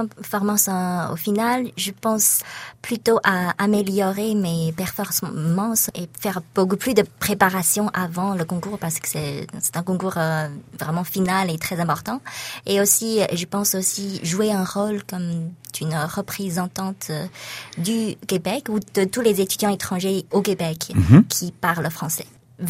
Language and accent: French; China; now in Canada; je suis une Chinoise francophone.